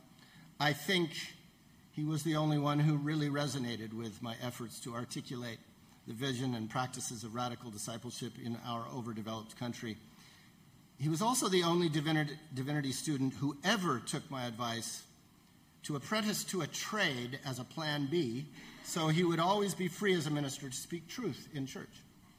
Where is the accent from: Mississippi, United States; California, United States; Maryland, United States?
California, United States; South Pasadena; now in Ventura County, United States; For one, I grew up in South Pasadena.